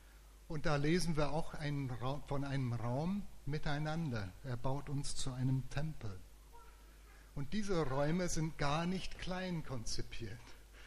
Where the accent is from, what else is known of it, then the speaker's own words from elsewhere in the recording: England, United Kingdom; now in Germany; so als Engländer in Deutschland